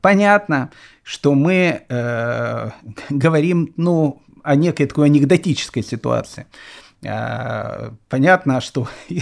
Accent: Kyiv, Ukraine; also born or lived in Australia; now in Israel; там я вырос в Киеве, моя жена выросла в Минске, встретились мы в Израиле.

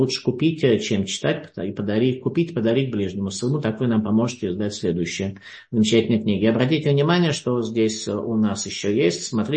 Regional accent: Russia; moved away; мы из России приехавшие, несомненно, являемся пришельцами в какой-то мере, да, то есть, ну, там, евреи по национальности

